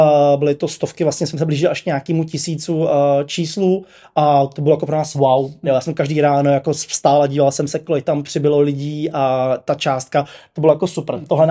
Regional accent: Hradec Králové, Hradec Králové Region, Czechia; já jsem půdem z Hradce Králové

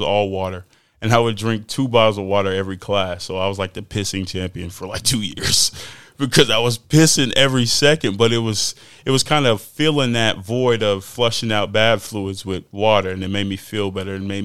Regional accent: Fort Worth, Texas, United States; Literally, I'm from Fort Worth, Texas, Funky Town, stand up. They know what time it is, 817.

